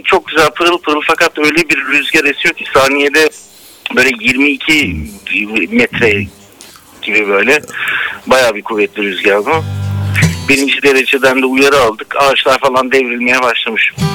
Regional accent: Izmir, İzmir, Turkey; Ben de Alsancaklıyım. Alsancak'ta.

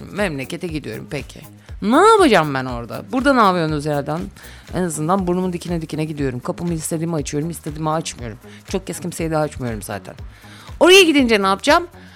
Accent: Gümüşhacıköy, Amasya, Turkey; now in Istanbul, Turkey; Doğma büyüme Amasyalıyım. Amasya Gümüşhacık köylüyüm. Kaç? 97'den beri İstanbul'dayım.

